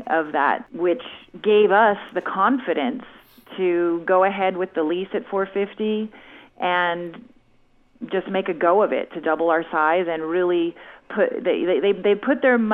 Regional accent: Los Altos, California, United States; Well, I grew up in the South Bay in Los Altos. So I lived in the Silicon Valley before it was the Silicon Valley and watched the orchards turn into buildings

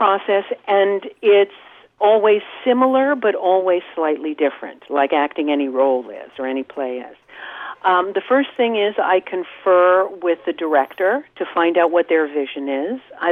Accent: New York City, New York, United States; Well, I was brought up in New York City, actually, and I went to college in New York City.

